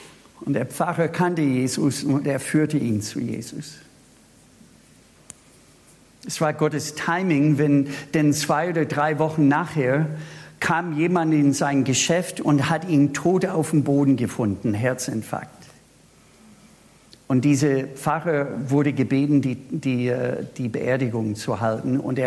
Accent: Minnesota, United States; German is a second language; now in Germany; dass ich sicherlich nicht auf der Schwäbischen Alb geboren, aufgewachsen war und dass ich vom Ausland komme. Ja, woher kommen Sie? Aus Minnesota.

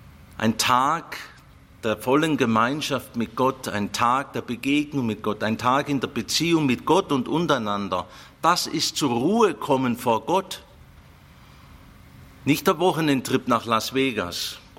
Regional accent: Baden-Württemberg, Germany; Da freue ich mich als Schwabe, aber als Christ freue ich mich nicht

